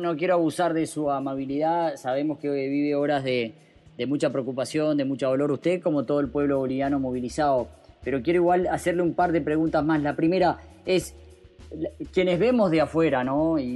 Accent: Uruguay; Como uruguayo realmente siento vergüenza, indignación, rabia

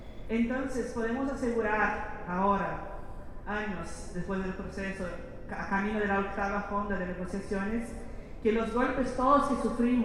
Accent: Brazil; Spanish is a second language; Entonces, así que soy de Brasil, desde Brasil

